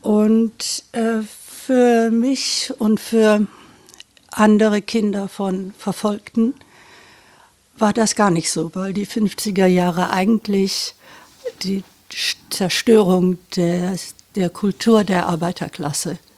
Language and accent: German; Düsseldorf, North Rhine-Westphalia, Germany; möchte über mich selber reden und meine Familie und meine Kindheit in Düsseldorf in den 50er Jahren.